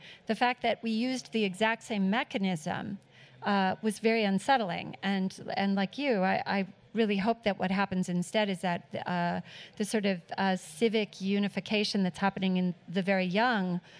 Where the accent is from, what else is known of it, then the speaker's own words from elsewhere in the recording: Iowa, United States; Not Iowa. I grew up in Iowa.